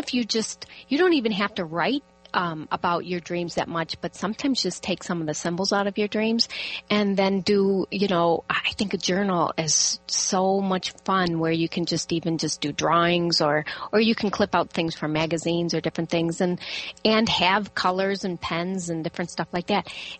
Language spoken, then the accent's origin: English; United States; because I'm an American, I thought, oh.